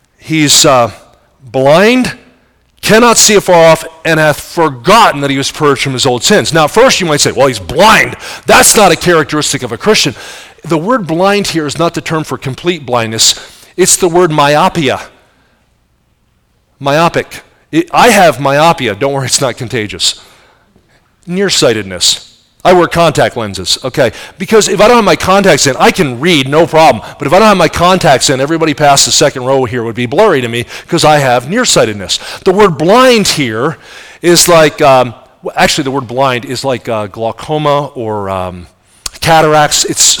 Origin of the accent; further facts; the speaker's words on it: Pennsylvania, United States; I grew up near Philadelphia.